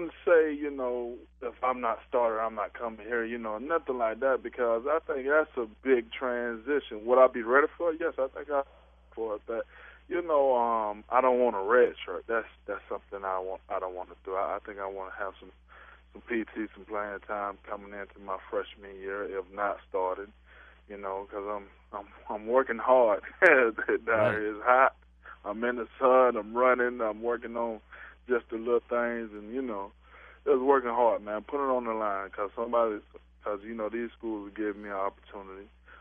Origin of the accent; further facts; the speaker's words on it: Macon, Georgia, United States; I'm originally from Macon, you know what I'm saying?